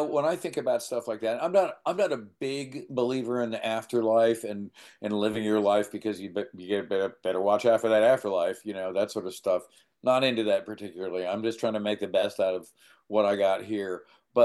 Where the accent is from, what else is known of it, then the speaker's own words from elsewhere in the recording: Winston-Salem, North Carolina, United States; So growing up in Winston-Salem, we had the Winston-Salem Journal.